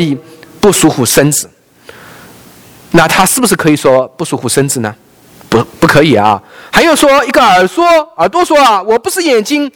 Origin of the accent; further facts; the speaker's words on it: China; 我们大陆人没有这样的规矩啊，没有这样的习惯啊啊